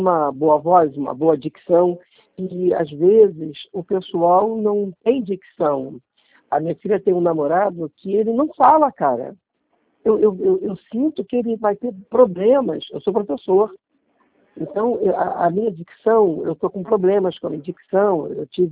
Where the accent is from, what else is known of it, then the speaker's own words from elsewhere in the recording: Rio de Janeiro, Brazil; eu sou do Rio de Janeiro